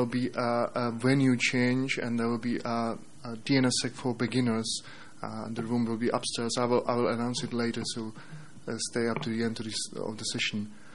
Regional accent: Czechia; English is a second language; from Czech Republic, and because

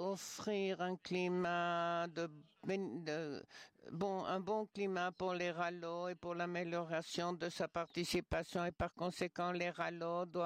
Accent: Romania; Je suis de la Roumanie.

